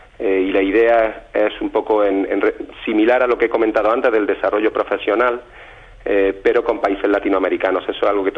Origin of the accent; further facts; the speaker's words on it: Granada, Andalusia, Spain; De Granada.